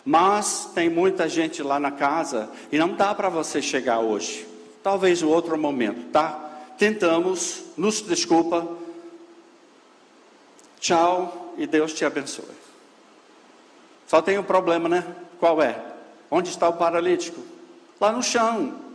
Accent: United States; Portuguese is a second language; Eu sou dos Estados Unidos.

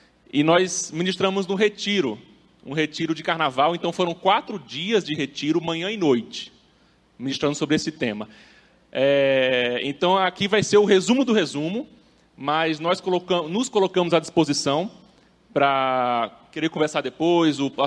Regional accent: Natal, Rio Grande do Norte, Brazil; now in Curitiba, Brazil; Vocês vão perceber que nosso sotaque é um pouco diferente, tá? Nós somos de Natal e Rio Grande do Norte.

